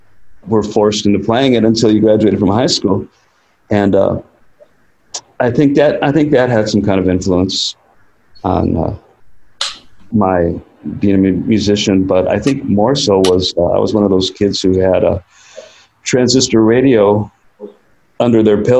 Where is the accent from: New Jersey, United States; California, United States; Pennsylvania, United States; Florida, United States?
Florida, United States; St. Petersburg; born there; I was born in St. Petersburg, Florida.